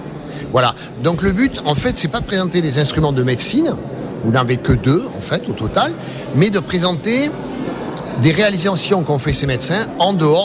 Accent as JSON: {"language": "French", "region": "Occitanie", "country": "France", "said": "Nous, on est des régionaux de l'étape. On vient de l'Ouaye, à côté de Tarbes."}